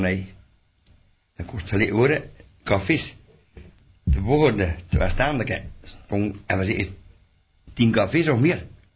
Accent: Maldegem, Flanders, Belgium; born there; Ja, ik ben geboren in Maldegem.

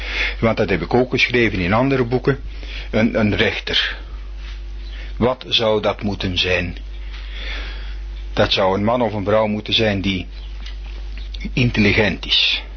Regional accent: Antwerp, Flanders, Belgium; trouwens, ik kom uit Antwerpen.

